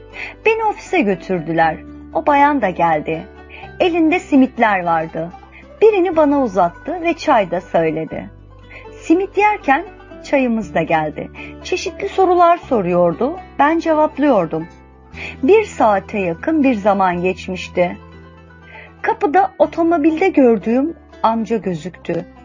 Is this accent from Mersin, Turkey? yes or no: no; Ankara, Turkey; Ankara'nın varoşlarında doğdum, büyüdüm.